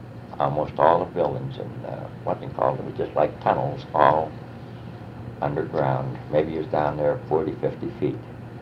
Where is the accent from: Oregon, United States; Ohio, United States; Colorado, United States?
Ohio, United States; Youngstown; And when he learned I was from Youngstown, we got pretty friendly.